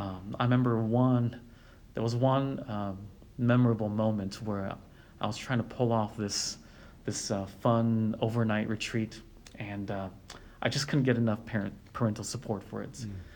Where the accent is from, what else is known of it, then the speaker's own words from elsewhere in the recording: Portland, Oregon, United States; now in Wake Forest, United States; We moved back to my hometown in Portland, pastored there just on a voluntary basis.